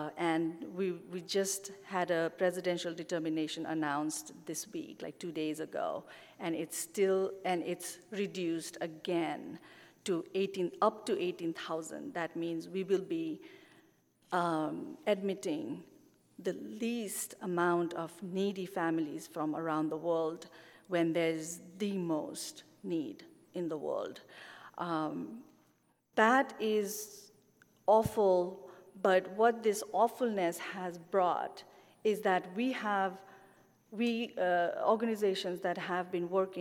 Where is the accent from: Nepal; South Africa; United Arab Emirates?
Nepal; moved away as an adult; I am originally from Nepal. I came here 19 years ago to pursue my higher studies